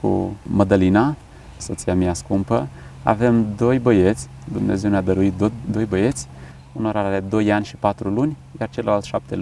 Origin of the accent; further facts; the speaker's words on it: Onești, Bacău County, Romania; eu sunt din Onești deloc